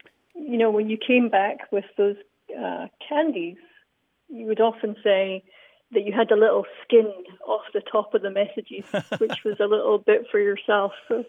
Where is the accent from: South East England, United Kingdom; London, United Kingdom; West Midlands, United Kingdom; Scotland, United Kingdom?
Scotland, United Kingdom; now in United States; I'm originally from Scotland, and one of the things that happens when you're living in Scotland